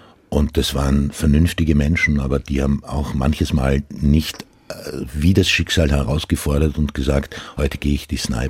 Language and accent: German; Burgenland, Austria; first language Croatian; German is a second language; Meine Muttersprache ist Kroatisch. Ich komme aus einer Gegend in Österreich, wo eine Minderheit seit 400 Jahren die burgenländischen Kroaten leben an der ungarischen Grenze.